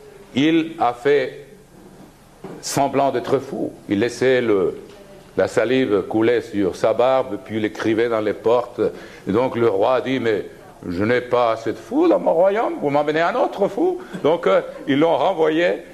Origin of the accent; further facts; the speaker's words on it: Switzerland; je viens de la Suisse